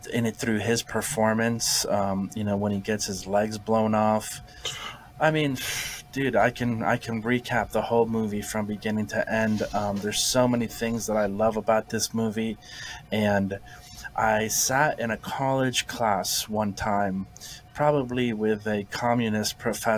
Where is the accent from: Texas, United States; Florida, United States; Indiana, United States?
Florida, United States; we are from the geographic South. We're not from the deep South, but we're from Florida